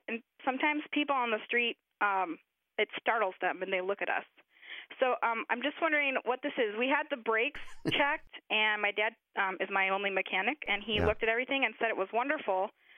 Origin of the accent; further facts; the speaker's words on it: Illinois, United States; Illinois.